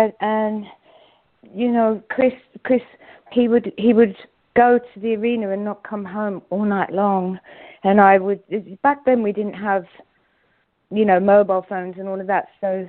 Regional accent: England, United Kingdom; moved away as an adult; We came from England to Los Angeles together, and we were staying in the real glamorous part of LA at the time for us.

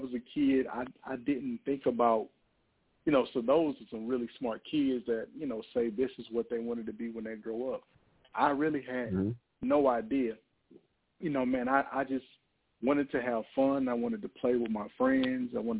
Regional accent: High Point, North Carolina, United States; I'm originally from High Point, North Carolina.

